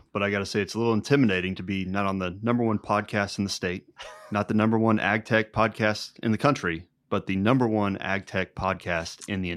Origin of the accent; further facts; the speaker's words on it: Indianapolis, Indiana, United States; also born or lived in Jeffersonville; I was born down in Jeffersonville. We moved up to south side of Indianapolis, Southport area when I was young, grew up there, and then went down to IU for undergrad and law school.